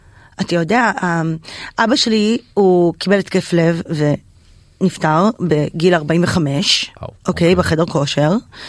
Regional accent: Los Angeles, California, United States; זאת אומרת שיום לפני, היא ב-LA, שזה הבית שלי. גדלתי שם 20 שנה.

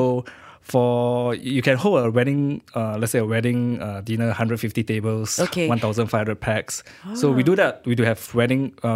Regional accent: Klang, Selangor, Malaysia; No, I'm not. I'm from Klang.

